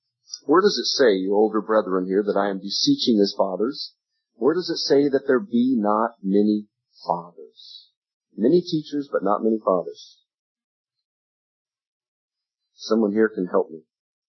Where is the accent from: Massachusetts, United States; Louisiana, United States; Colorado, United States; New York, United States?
Colorado, United States; I look around in homes back home in my home state, the state of Colorado